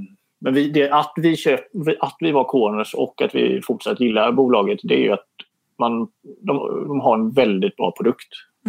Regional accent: Småland, Sweden; när man som smålänning så är man ju vansinnig på utgifter

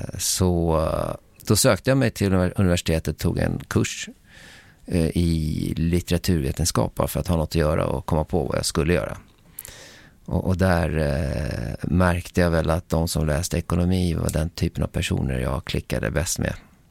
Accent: Västra Haninge, Stockholm County, Sweden; Jag kommer från Västra Haninge, söder om Stockholm, men längst ut på pendeltåget.

